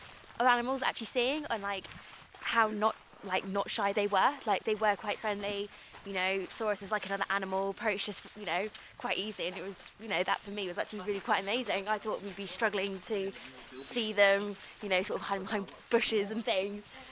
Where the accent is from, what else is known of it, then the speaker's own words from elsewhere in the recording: Guernsey; From Guernsey in the Channel Islands.